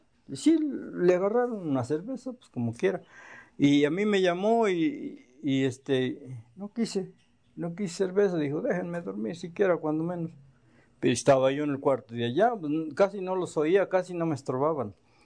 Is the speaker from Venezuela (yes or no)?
no; Morelos, Mexico; no, este es en Morelos, le digo, esto es en mi tierra